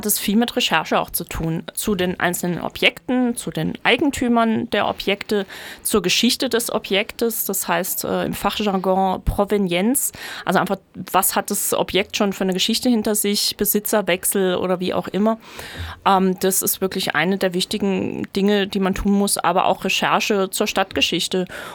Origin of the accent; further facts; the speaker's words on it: Baden-Baden, Baden-Württemberg, Germany; ich komme aus Baden-Baden